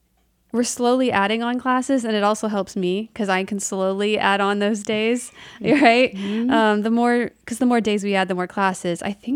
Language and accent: English; Columbus, Indiana, United States; now in Muncie, United States; So I am not. Okay. I am from Columbus, Indiana. Okay. And I came up here for Ball State, never left.